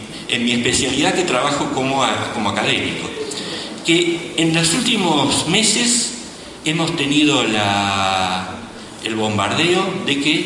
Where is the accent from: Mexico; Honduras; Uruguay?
Uruguay; nos ha enfrentado a una serie de desafíos que tenemos como sociedad uruguaya